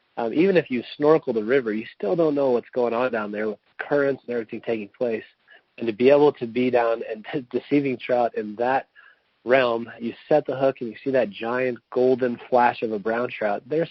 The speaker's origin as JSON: {"language": "English", "region": "Utah", "country": "United States", "said": "I'm from Utah, being here, we had a lot of snow this year"}